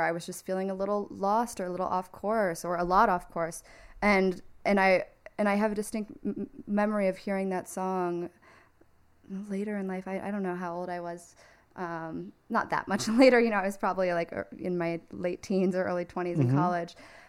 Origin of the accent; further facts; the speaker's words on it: Detroit, Michigan, United States; And I grew up in Detroit where like … is everything, you know?